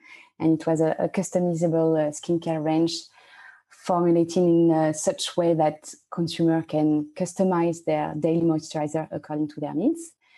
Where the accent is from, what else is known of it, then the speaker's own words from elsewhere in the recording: Paris, Île-de-France, France; Yeah, I grew up in Paris and I'm a pharmacist.